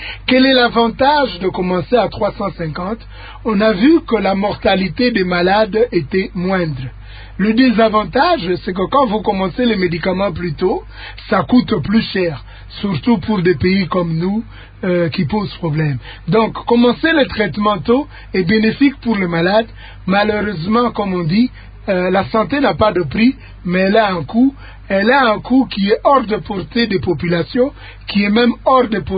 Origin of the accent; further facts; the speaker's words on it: Kinshasa, DR Congo; pardon, je parle en lingala, je suis de Kinshasa